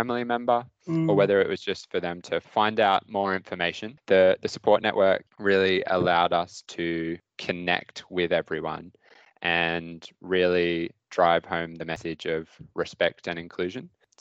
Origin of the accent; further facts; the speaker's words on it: Sydney, New South Wales, Australia; also born or lived in central Queensland; growing up in Sydney as a young mining engineer studying at uni and then moving out to central Queensland.